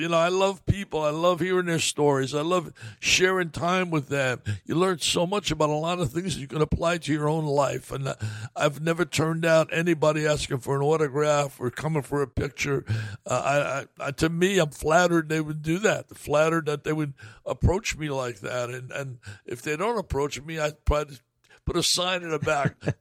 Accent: New Jersey, United States; Richie and I were very close friends growing up in New Jersey together, both chasing dreams.

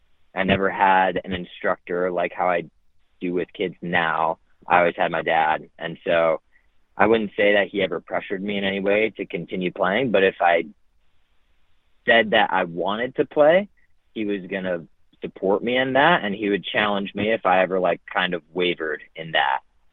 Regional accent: Lake Villa, Illinois, United States; born there; I was born in Lake Villa, Illinois, which is just a small city in northwest Illinois.

